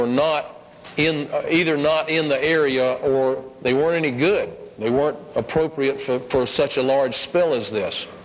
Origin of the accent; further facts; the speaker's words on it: Cordova, Alaska, United States; I came from Cordova to begin with.